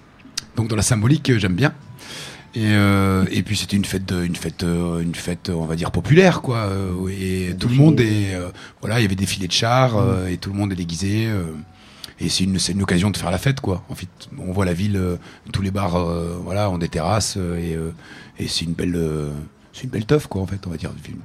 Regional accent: Lebanon; now in France; parce que je suis vraiment issu de ce monde-là. Ma mère est encore à l'usine. Quand on est arrivé du Liban, on a tous bossé à l'usine. Toute ma famille était ouvrier.

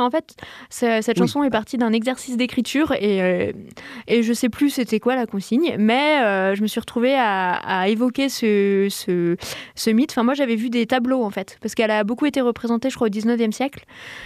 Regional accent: Lyon, Auvergne-Rhône-Alpes, France; je viens de Lyon, donc j'ai l'habitude de la grosse ville.

